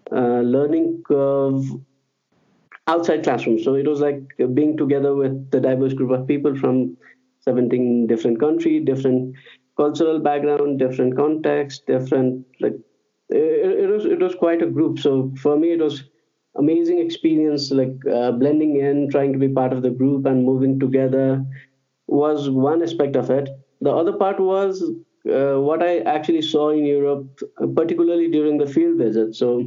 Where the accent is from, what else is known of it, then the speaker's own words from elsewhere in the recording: Kathmandu, Bagmati, Nepal; So I'm currently based in Kathmandu, my hometown. I'm in Nepal and we are under lockdown currently.